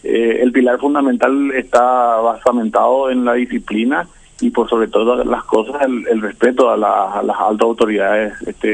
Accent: Paraguay; somos paraguayos antes que nada

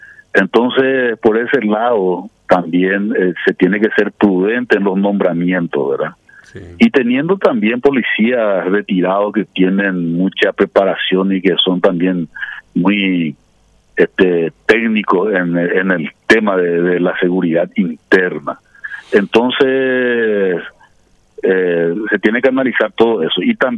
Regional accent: Paraguay; Como paraguayo

